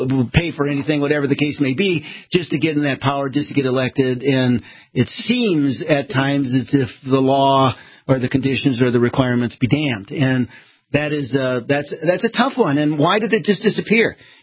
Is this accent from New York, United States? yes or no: no; Bismarck, North Dakota, United States; I was in Bismarck, my hometown. I grew up there. I dragged Main Street all the time in my hot rods.